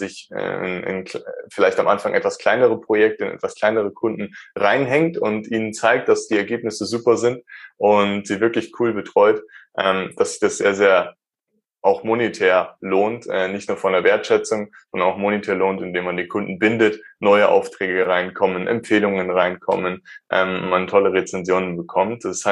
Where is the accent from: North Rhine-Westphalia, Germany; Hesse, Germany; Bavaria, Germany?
Bavaria, Germany; Starnberg; Ich komme aus der Nähe von München. Ich wurde hier geboren. Ich wurde in Starnberg geboren. Das ist ein bisschen weiter weg von da, wo ich jetzt wohne.